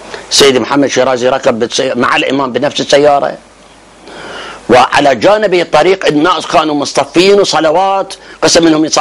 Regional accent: Karbala, Karbala Governorate, Iraq; ونحن ابناء كربلاء نرحب به

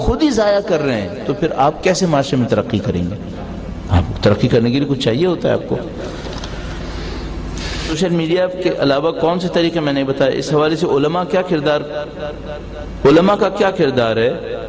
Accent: Karachi, Sindh, Pakistan; sorry میں کراچی والا ہوں، چائے بہت پیتے ہیں نا

